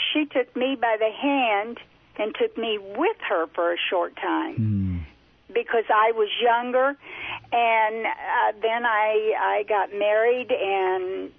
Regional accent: Danville, Illinois, United States; I grew up in Danville, Illinois, years and years ago.

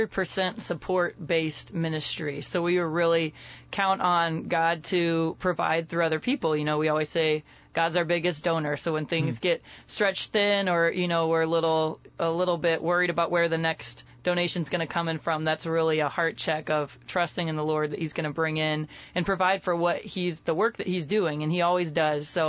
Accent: Champaign, Illinois, United States; I was born and raised in Champaign, and sports were a huge part of my life.

